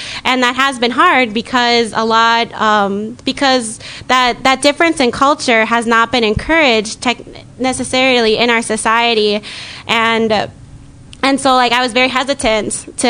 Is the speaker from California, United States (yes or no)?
no; Minnesota, United States; I personally, you know, being native Minnesotan, you know, I definitely grew up in an environment that did lack that outlet